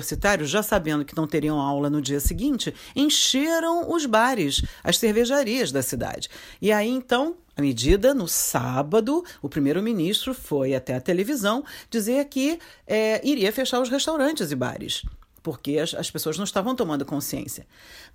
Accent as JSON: {"language": "Portuguese", "region": "Rio de Janeiro", "country": "Brazil", "said": "Eu sou carioca, seria o Rio sem botequim"}